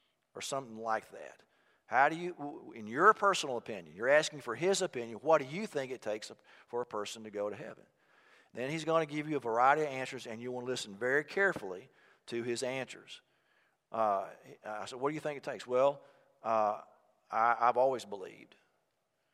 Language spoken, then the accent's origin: English; Texas, United States; Oh, well, I grew up in Texas. I said, I went to Baylor University.